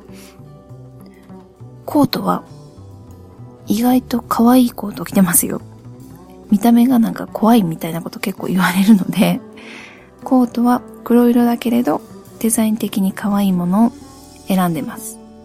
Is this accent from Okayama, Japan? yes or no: yes; Okayama, Japan; born there; also born or lived in Hiroshima; は岡山生まれの岡山在住でございます途中ちょろっと広島にも住んだことはありますが、